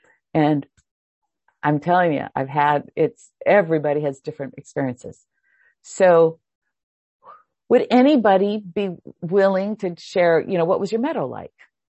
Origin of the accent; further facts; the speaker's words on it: Hawaii, United States; because I grew up in Hawaii and we don't really have meadows.